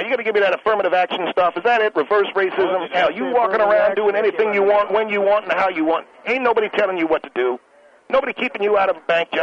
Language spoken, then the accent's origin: English; United States; I'm an American.